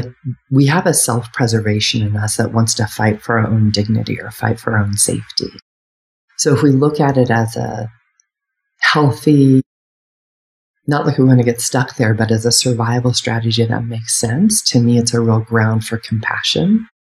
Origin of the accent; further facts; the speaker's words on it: United States; I'm white, a woman. I grew up in the United States. And I grew up working class. I'm middle class now, but I grew up working class.